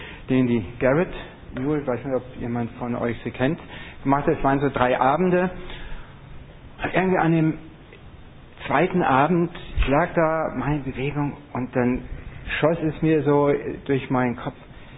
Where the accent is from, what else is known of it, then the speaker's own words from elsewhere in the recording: Austria; Ich bin gebürtiger Österreicher